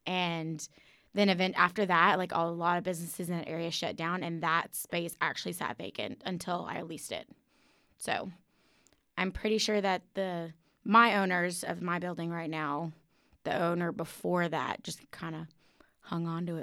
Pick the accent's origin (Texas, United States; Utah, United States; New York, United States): Texas, United States; Katy; now in Waco, United States; I grew up in Katy, but it's weird. I meet people and everybody thinks I'm from Waco.